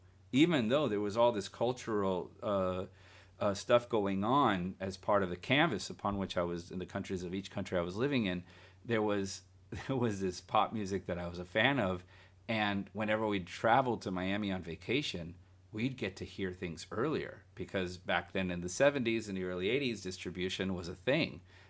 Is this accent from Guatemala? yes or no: yes; Guatemala; And growing up in Central America, I remember in Guatemala